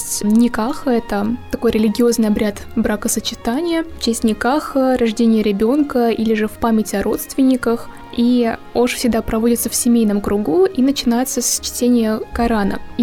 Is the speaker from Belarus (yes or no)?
no; Aznakayevo, Tatarstan, Russia; Например, в моем родном городе Азнакаево вот мечеть